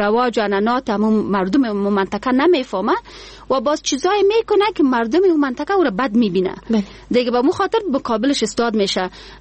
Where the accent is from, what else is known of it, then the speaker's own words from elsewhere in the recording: Kandahar, Afghanistan; من خودم از قندهار هستم و به این فخر میکنم که قنداری هستم